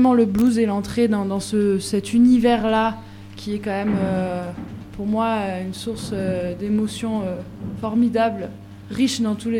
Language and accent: French; Auton, France; je parlais d'Auton, mon village natal.